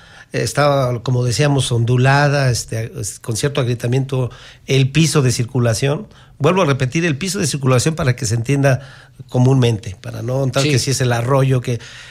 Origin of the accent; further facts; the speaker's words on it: Querétaro, Mexico; nosotros somos queretanos y queremos el bien para Querétaro.